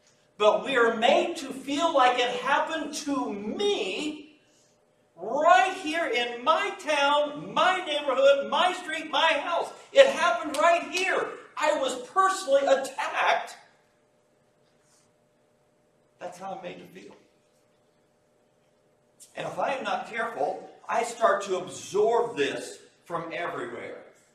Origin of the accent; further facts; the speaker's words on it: West Lafayette, Indiana, United States; I grew up outside of West Lafayette, thusly my Purdue affiliation and everything, and I went there. I spent my 5 years there, married a woman from there.